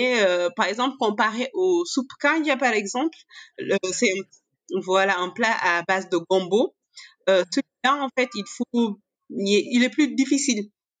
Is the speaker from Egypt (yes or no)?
no; Senegal; born there; moi, je suis née au Sénégal.